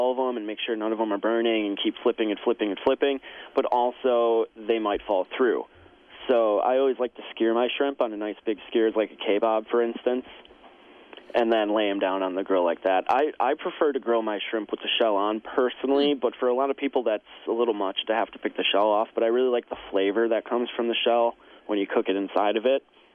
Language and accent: English; Wisconsin, United States; Other than that, I think, you know, we're from Wisconsin.